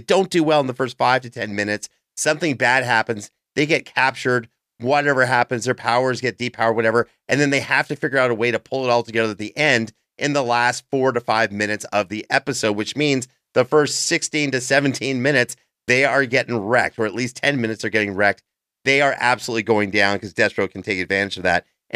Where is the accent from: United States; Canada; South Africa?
Canada; As a Canadian, I know this.